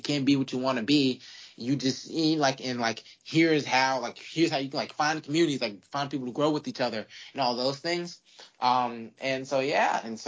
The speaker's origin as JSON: {"language": "English", "town": "New Orleans", "region": "Louisiana", "country": "United States", "said": "And I'm from New Orleans, so music is very heavily ingrained in our culture."}